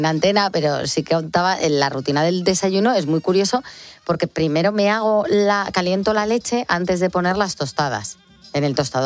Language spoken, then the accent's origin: Spanish; Canary Islands, Spain; gracias a que soy de Gran Canaria tengo mar por todos lados